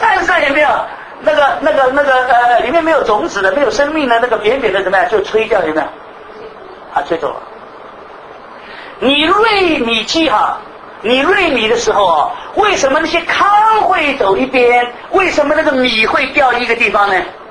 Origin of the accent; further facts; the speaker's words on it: Shanghai, China; born there; 我生在上海，从来没有见过这个谷子，好像都只是吃饭吃米